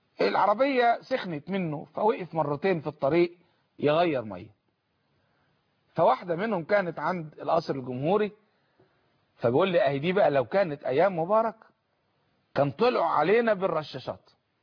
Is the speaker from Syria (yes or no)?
no; Egypt; انا مواطن مصري